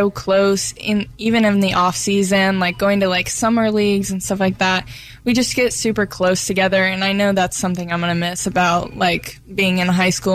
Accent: Batesville, Arkansas, United States; moved away; So, like, I came from Batesville to Jacksonville, and I remember being a freshman in high school

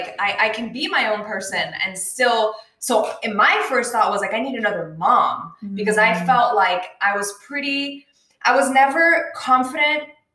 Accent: Miami, Florida, United States; I'm going to do it in Miami because Miami is my hometown

